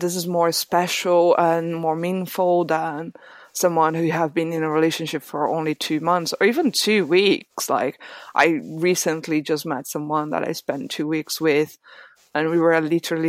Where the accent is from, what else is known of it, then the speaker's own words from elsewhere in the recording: Brazil; English is a second language; now in London, United Kingdom; And when I moved to here, I literally moved without knowing anyone. And for some reason, I am from Brazil.